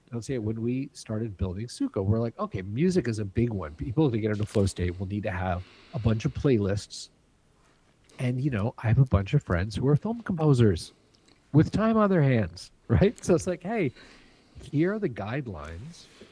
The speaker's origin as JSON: {"language": "English", "region": "Georgia", "country": "United States", "tie": "born or raised there", "said": "Like, oh, I grew up in Georgia."}